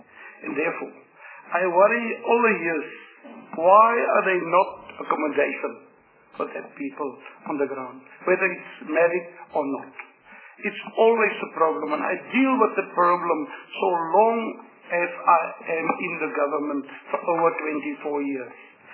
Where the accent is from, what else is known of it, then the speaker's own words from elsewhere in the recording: Northern Cape, South Africa; I came from the Northern Cape, where you got more drugs than people.